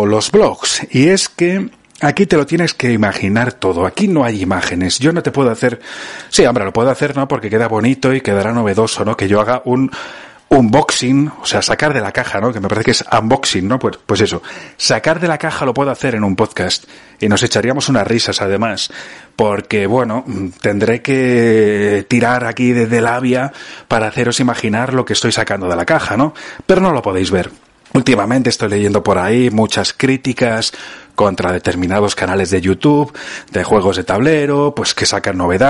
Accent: Burgos, Castile and León, Spain; now in Italy; yo soy español de Burgos y vivo en Italia, ¿eh? No soy ni de la pérfida Albión, ni soy un yankee, ni nada por el estilo. Ni canadiense, ni australiano, ni nada.

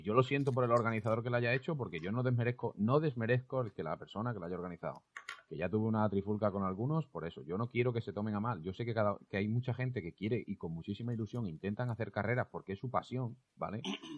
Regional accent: Spain; yo siendo español

